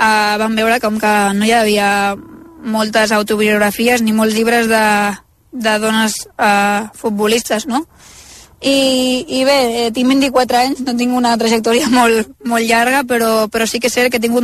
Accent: Sant Pere de Ribes, Catalonia, Spain

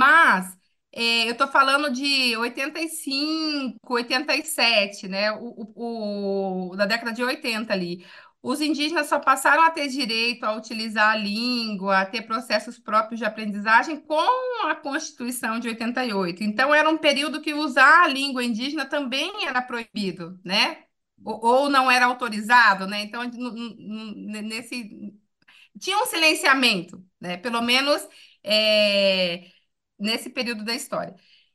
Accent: Mato Grosso do Sul, Brazil; Mato Grosso do Sul é um estado de colonização relativamente recente, né?

